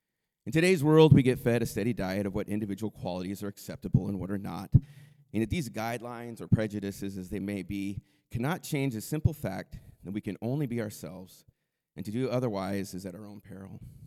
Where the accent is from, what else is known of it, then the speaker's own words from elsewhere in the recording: United States; As an American, I am fully aware of the abuse our quest for individuality can lead to.